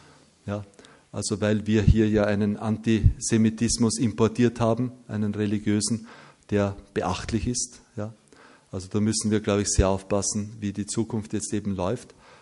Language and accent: German; Austria; mir als Österreicher fällt das leicht, vielleicht auch deshalb, weil ich an einem Faschingssonntag geboren bin. Also ich finde das katholisch sein auch so überhaupt nicht anstrengend